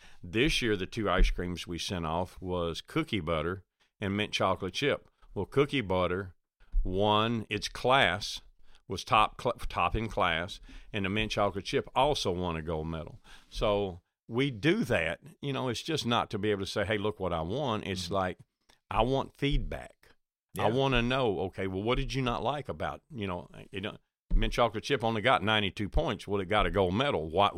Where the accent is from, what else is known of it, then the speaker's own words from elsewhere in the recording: Bowling Green, Kentucky, United States; I'm from Bowling Green, Kentucky. And without my cows, none of you all have a job.